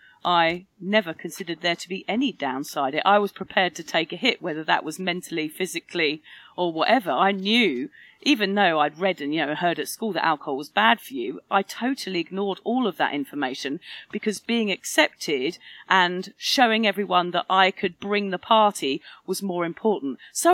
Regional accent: Wokingham, South East England, United Kingdom; Yeah, I'm from Reading originally, actually Wokingham, a little town in Berkshire. I grew up in a little village where there wasn't much to do.

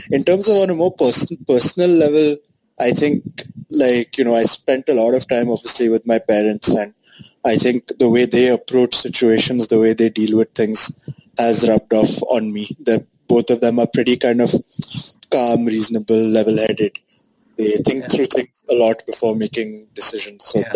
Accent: Mumbai, Maharashtra, India; also born or lived in Pune; So I was born in Pune, lived there till I was about 6 or 7, and then came to Mumbai, where I was till I was about 13. I guess I think I had a fairly typical kind of middle-class Indian childhood.

